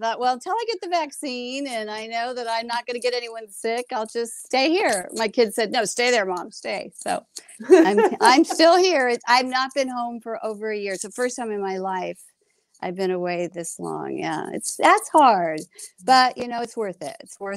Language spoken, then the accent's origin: English; Las Vegas, Nevada, United States; born there; And as a child at age 3, I was born in Las Vegas. My family's been in Boulder City since 1941.